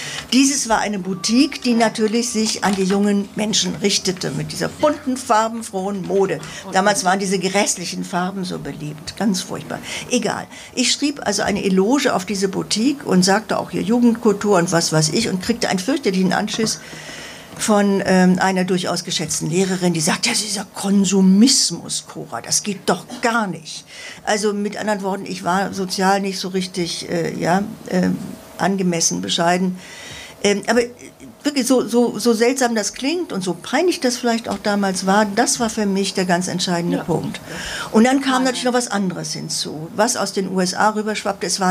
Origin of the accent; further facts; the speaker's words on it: Osnabrück, Lower Saxony, Germany; Also ich bin der gleiche Jahrgang wie Gerd Held, 1951. Und ich komme auch aus Osnabrück.